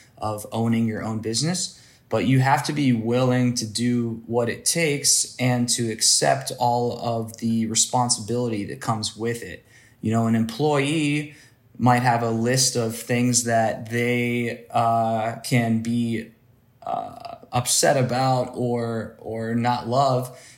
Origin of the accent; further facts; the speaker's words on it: Ohio, United States; also born or lived in New York; Moved back to Ohio, my home state, and started two gyms of my own with a partner, one of my close friends.